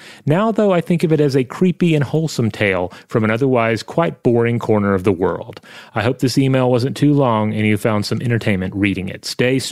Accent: Poland; English is a second language; I grew up in a reasonably small town in the south of Poland where you have mostly forests, hills, bogs, and meadows. It's rather picturesque, but can also get a bit spooky. My town has a population of 10,000 people, and it's rather old.

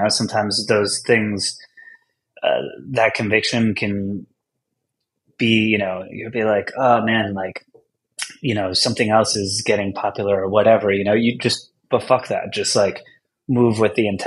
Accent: Wantagh, New York, United States; I was born and raised on Long Island. Yeah, you know, like I grew up in Wantagh, which is like right by Jones Beach

